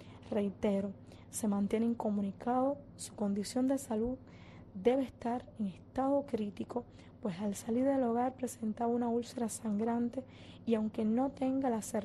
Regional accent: Cuba; todos somos cubanos

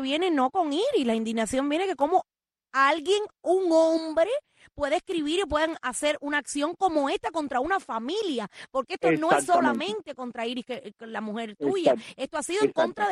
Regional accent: Cuba; de Cuba, cerquitica de ustedes.

